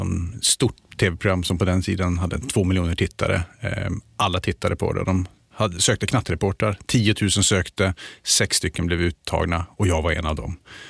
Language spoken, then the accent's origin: Swedish; Luleå, Norrbotten County, Sweden; now in Stockholm, Sweden; Stockholm har satt sina spår. Men flyg upp mig till Luleå, ge mig en telefonlur och prata med mina föräldrar. Då hörs det mer att jag kommer från Luleå. Men annars så har jag slipat bort eller tappat lite grann den delen.